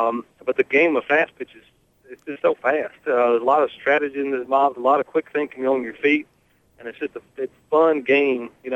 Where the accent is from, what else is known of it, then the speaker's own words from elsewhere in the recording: Mississippi, United States; Well, I'm originally from Mississippi.